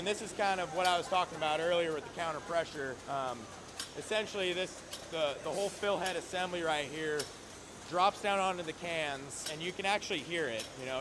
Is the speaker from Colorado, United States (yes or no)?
yes; Denver, Colorado, United States; So I'm from Denver, and just in Denver alone, in the city limits, there's 162 craft breweries.